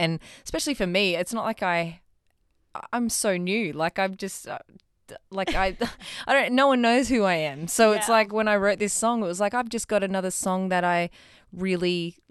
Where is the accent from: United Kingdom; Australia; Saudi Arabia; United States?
Australia; Gold Coast, Queensland; I'm from the Goldie.